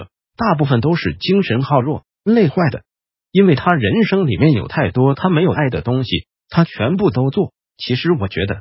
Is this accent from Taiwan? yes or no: yes; Taiwan; 就像我们台湾人可以说是最会玩又最不会玩的民族